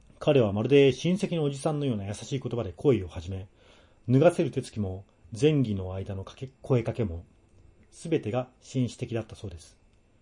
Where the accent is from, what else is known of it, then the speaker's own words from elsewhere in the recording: Maebashi, Gunma, Japan; 小生の地元群馬県は前橋市